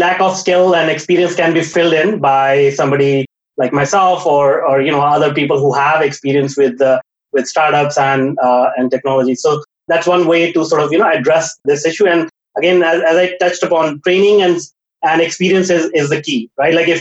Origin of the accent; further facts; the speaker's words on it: India; growing up in India in a small town, we're talking about like 20, 25 years ago, right?